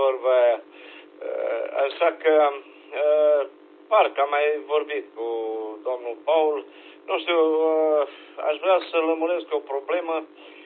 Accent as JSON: {"language": "Romanian", "town": "Alba Iulia", "region": "Alba County", "country": "Romania", "said": "sunt din Alba Iulia."}